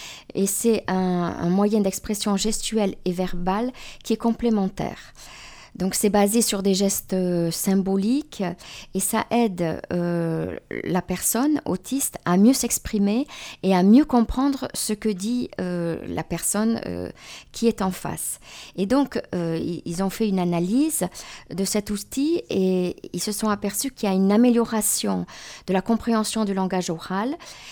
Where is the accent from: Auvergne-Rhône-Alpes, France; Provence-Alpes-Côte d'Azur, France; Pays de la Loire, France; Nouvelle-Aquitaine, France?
Nouvelle-Aquitaine, France; Itsassou; now in Belgium; Je suis d'Ixaçu, j'habite en Belgique, près de Bruxelles.